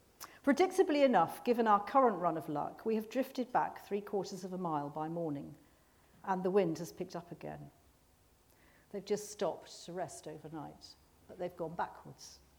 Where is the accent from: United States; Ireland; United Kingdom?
United Kingdom; Manchester, North West England; And for a few weeks, I was very tempted to go around and saying, yeah … I'm from Manchester.